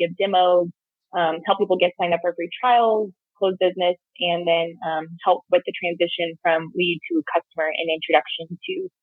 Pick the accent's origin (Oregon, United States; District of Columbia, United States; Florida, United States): Florida, United States; Tampa; moved away as an adult; now in Denver, United States; I moved here to Denver from Tampa, Florida, originally for this role back in 2017